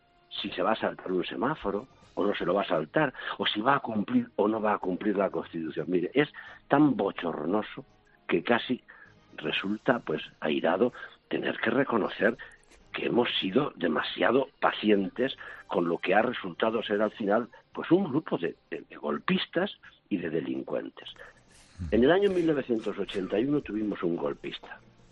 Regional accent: Castilla-La Mancha, Spain; En mi tierra también sufrimos aquel centralismo limitador. Cuando yo tomé posesión, en Castilla-La Mancha había 16% de analfabetos.

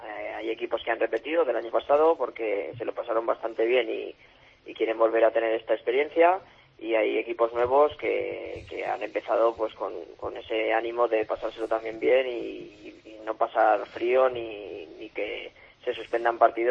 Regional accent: Zaragoza, Aragon, Spain; Yo de Zaragoza.

